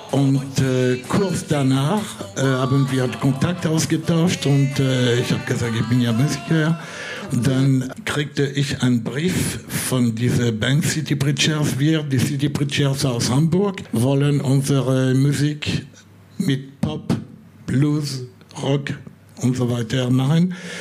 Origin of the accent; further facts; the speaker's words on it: France; German is a second language; als Franzose, das war der erste Sänger, der in Deutsch gesungen hat, was mich auch sehr interessiert hat.